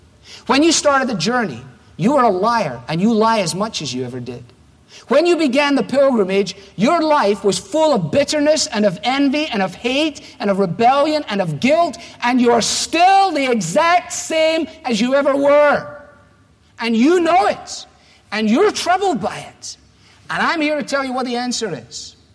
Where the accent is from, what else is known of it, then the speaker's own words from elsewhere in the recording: United States; it kind of reinforces family, and I'm American, and I think family is important